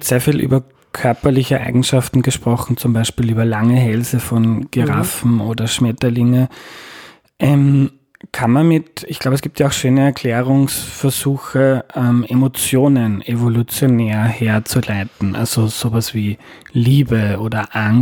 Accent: Austria; Ja, aber als Österreicher haben wir ja

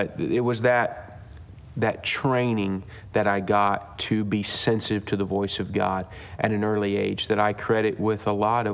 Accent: Indianapolis, Indiana, United States; Well, I grew up here in Indianapolis at Calvary Tabernacle. Grew up around IBC from the time I was a little guy.

